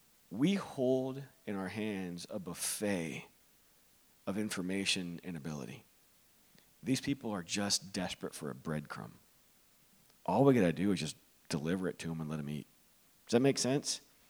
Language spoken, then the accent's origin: English; Florida, United States; I'm from Florida, and my daughter is right there.